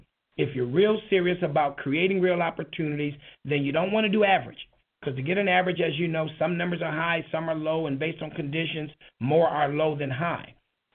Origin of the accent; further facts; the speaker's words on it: Pontiac, Michigan, United States; Actually, I was born and raised in Pontiac. I went to college in Virginia. After school, I decided to start my career in Washington, D.C., and I moved back to Michigan in 99